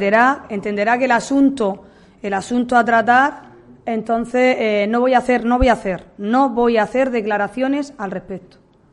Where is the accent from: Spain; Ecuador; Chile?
Spain; Cartagena, Region of Murcia; la gente de nuestra tierra, de mi tierra